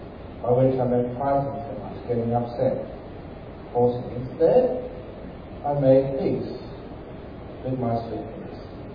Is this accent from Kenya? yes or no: no; London, United Kingdom; born there; I like it really nice and cold, because I was born in London.